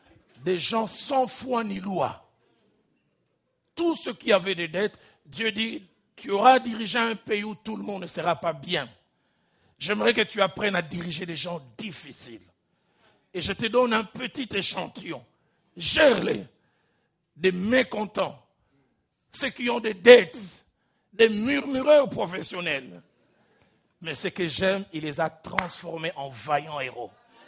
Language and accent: French; Kinshasa, DR Congo; À l'époque où moi j'ai grandi à Kinshasa, vers les années 73, 75